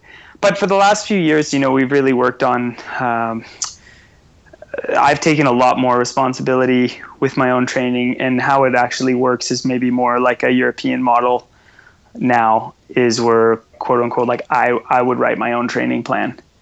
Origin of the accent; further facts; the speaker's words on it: Canada; the choices I've made to be a ski racer as a Canadian kid growing up.